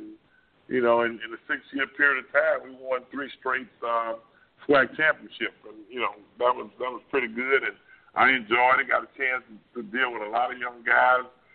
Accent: Zachary, Louisiana, United States; and Cheneyville High School and growing up in Zachary.

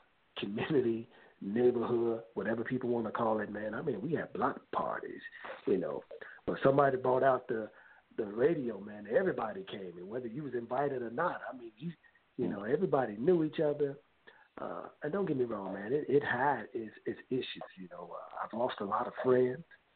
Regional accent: Chicago, Illinois, United States; even when I think about Chicago now, man, growing up in Cabrini, I didn't know at the time, but when I used to go to St. Joe's, man, I began to recognize how racially divided that city is, man.

